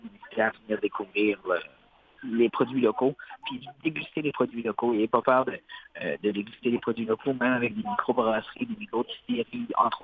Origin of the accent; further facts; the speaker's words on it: New Brunswick, Canada; Venez chez nous au Nouveau-Brunswick